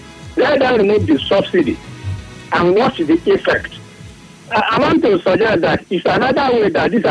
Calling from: Eba, Lagos, Nigeria; I'm calling from Eba.

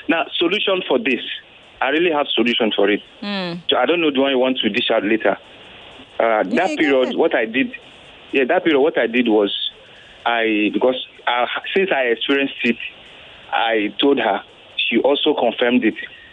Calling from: Ogun, Nigeria; I'm calling from Ogun State.

